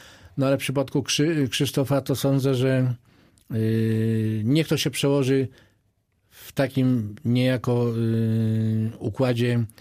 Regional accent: Zielona Góra, Lubusz Voivodeship, Poland; jestem zielonogórzaninem z krwi i kości, też pracowałem w Lesznie i też pracowałem w Gorzowie.

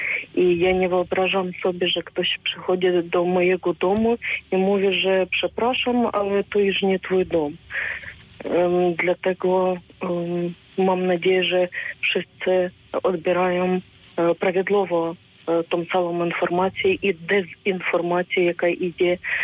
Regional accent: Ukraine; Jesteśmy z naszym narodem, z naszym krajem i wspieramy wszystkich.

